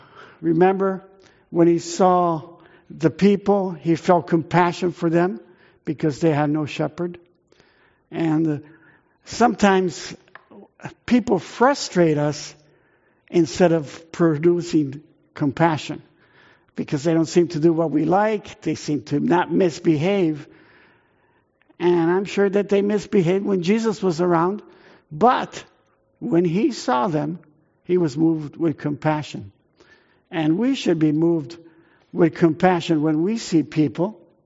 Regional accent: Italy; So I had an Italian mom, and I grew up in Italy

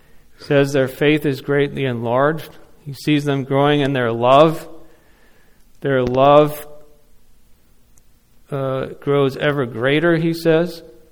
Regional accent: Kenya; growing up in Africa, it makes a lot more sense to me. Like the country of Kenya that I grew up in has 48 different tribes of people.

